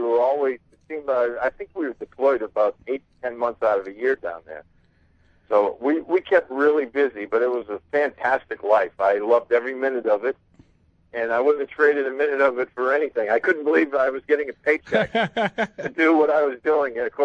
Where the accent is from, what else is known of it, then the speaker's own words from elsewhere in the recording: Woburn, Massachusetts, United States; Yeah, in fact, I grew up in Woburn.